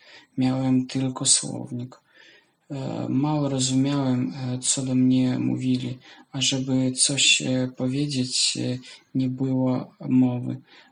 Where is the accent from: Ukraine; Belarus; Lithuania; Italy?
Belarus; Polish is a second language; now in Poland; Jestem z Białorusi. Mieszkam w Polsce ponad 6 lat. Zacząłem uczyć się języka polskiego w 2017 roku, kiedy przyjechałem pierwszy raz do pracy do Polski.